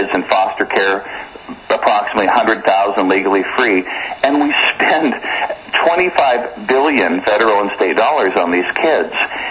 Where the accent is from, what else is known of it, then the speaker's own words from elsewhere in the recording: Washington, United States; So I'm from Washington State, although I've come to learn that my experience, I certainly don't want to pick on Washington per se.